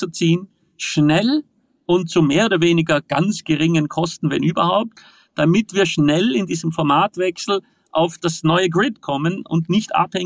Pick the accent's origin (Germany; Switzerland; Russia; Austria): Austria; ich in Wirklichkeit ein Tourist bin aus Österreich